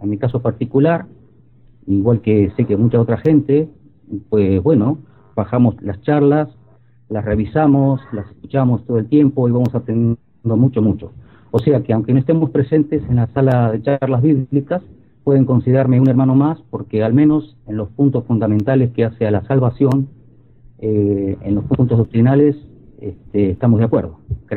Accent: Argentina; now in Alicante, Spain; soy argentino. Y por esas razones de la vida estoy viviendo en Alicante, en la ciudad de Alicante en este momento.

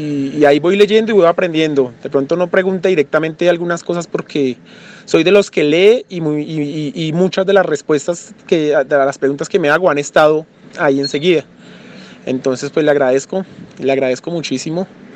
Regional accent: Bogotá, Colombia; soy de Bogotá, Colombia.

